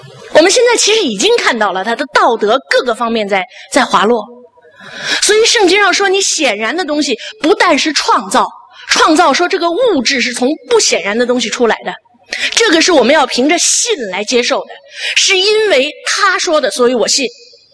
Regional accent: China; moved away; 我从来不觉得西方国家的西方人能够有说我们中国人劣根性

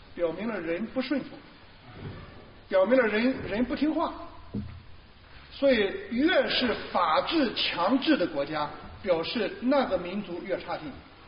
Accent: China; 我就常常说啊，作为一个中国人，做

